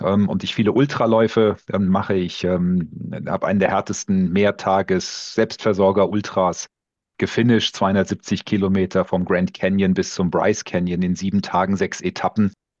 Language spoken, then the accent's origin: German; Hesse, Germany; born there; wir sind jetzt hier so ein bisschen geankert durch unsere Kinder in der Nähe von Frankfurt in Bad Homburg. Ich bin auch gebürtiger Hesse.